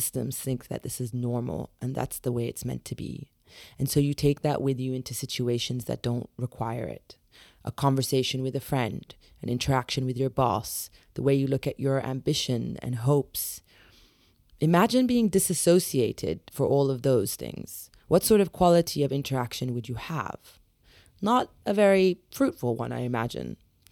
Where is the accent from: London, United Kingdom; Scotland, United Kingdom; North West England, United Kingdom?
London, United Kingdom; also born or lived in Middle East; after I returned to my hometown of London, after 7 years living abroad in the Middle East, working as a journalist.